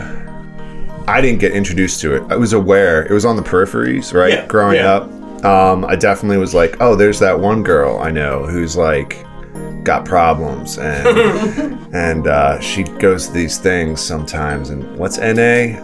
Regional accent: Baltimore, Maryland, United States; born there; Where am I from? I was born in Baltimore, actually. 1984.

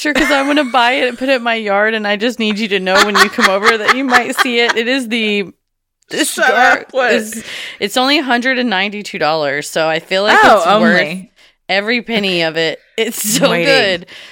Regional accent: Tennessee, United States; I mean, I'm from Tennessee.

